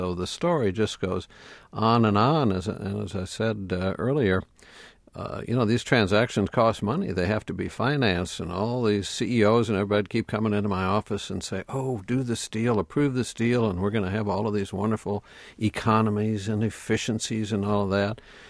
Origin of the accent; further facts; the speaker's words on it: Milwaukee, Wisconsin, United States; And I was a kid growing up in Milwaukee.